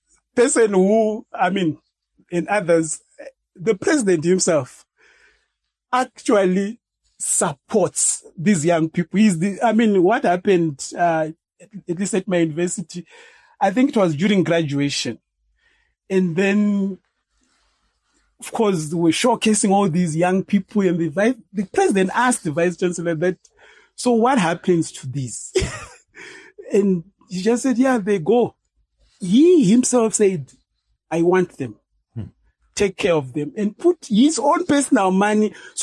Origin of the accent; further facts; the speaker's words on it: Bulawayo, Zimbabwe; Well, I grew up in Blawayo